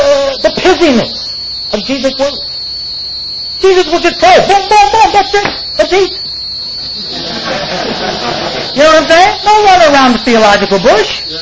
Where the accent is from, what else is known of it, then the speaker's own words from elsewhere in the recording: New York, United States; accent: New York; And so there I'd bust into the meeting with my New York accent and everything